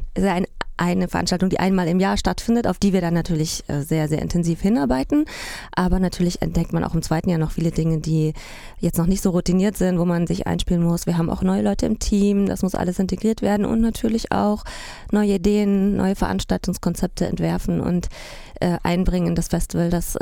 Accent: Halle, Saxony-Anhalt, Germany; na, das waren ja meine Wurzeln, ich komme aus Halle-Saale

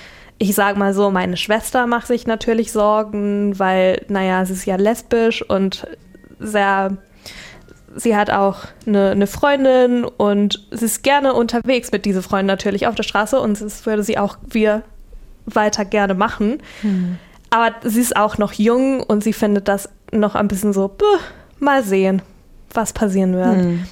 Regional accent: Chile; German is a second language; Und ich komme ja aus Chile und ich erzähle einfach super gern über, was da los ist.

